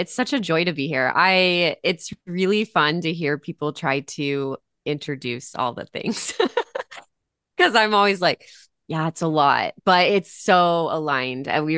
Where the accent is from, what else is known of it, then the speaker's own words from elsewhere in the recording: Texas, United States; moved away; I was born and raised in Texas and thought I would never leave there, like literally.